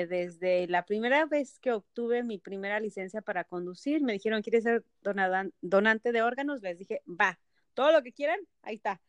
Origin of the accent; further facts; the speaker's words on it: Mexico; en la comunidad mexicana, tú y yo somos de México.